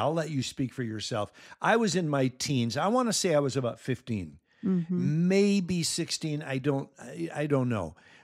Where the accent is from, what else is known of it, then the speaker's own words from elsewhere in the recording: Minnesota, United States; And so we both were born and raised in Minnesota, USA, and we've lived in the United States our entire lives.